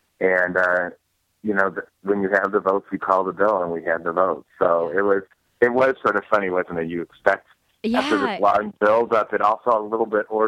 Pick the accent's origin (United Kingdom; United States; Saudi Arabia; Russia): United States; Springfield; I mean, I'm from Springfield growing up, and I've seen a lot of rallies